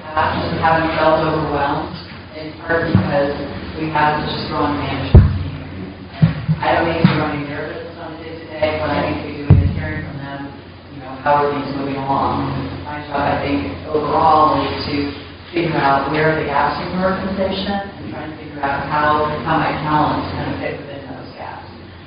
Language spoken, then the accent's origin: English; Stanwood, Washington, United States; So, Stanwood is 6,500 people.